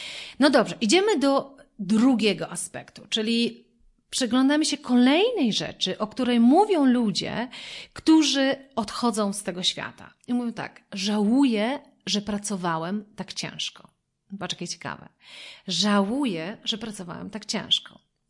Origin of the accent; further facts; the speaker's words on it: Wrocław, Lower Silesian Voivodeship, Poland; ja pochodzę z Wrocławia